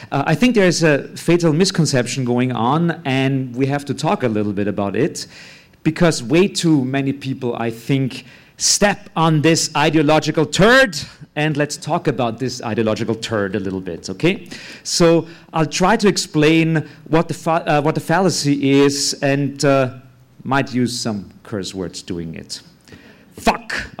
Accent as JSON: {"language": "English", "country": "Austria", "second_language": "English", "said": "and I have a strange accent. I'm from Austria, that's why the accent."}